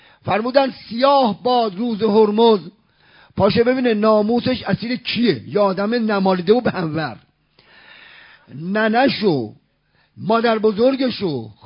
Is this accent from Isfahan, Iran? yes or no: yes; Isfahan, Iran; من بچه اصفهانم ولی 50 سال بچه حوزه‌ام،